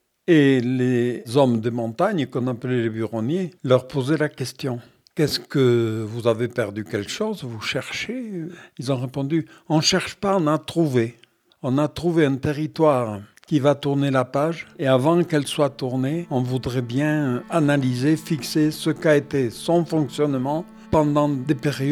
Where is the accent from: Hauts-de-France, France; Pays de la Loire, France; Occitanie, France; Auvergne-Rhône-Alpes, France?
Occitanie, France; Le Clauzel; je suis un enfant de l'Aubrac. Je suis né en 1933 au Clauzel, aujourd'hui donc 92 ans accomplis.